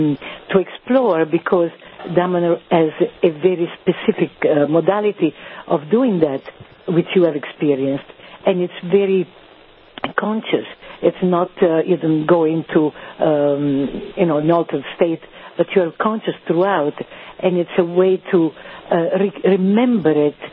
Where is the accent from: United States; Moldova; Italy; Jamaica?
Italy; Ravenna, Emilia-Romagna; English is a second language; originally I am from Ravenna, which is on the other side, is the eastern side of Italy, on the Adriatic Sea, a little bit south of Venice. But right now I live a little bit north of Turin